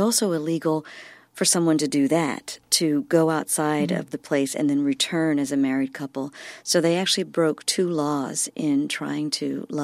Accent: Mississippi, United States; my native land, my home state, Mississippi, my region, the Deep South, hurt me into poetry.

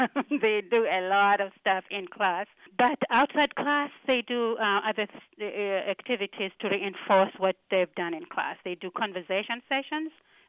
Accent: Zanzibar, Tanzania; I'm originally from Zanzibar, Tanzania.

